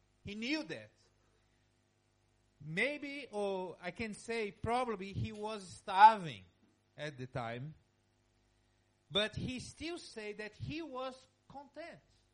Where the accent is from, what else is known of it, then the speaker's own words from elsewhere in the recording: Brazil; English is a second language; because I'm from Brazil. I like to see snow from afar